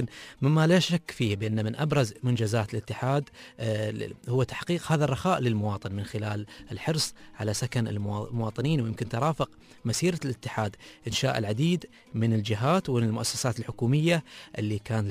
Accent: United Arab Emirates; أعتز وأقول بكل فخر إني إماراتي

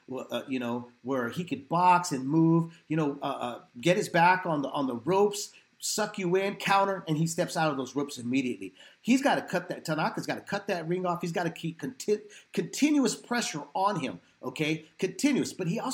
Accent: San Jose, California, United States; I lived in San Jose, born and raised in San Jose downtown, and I used to go to Milpitas.

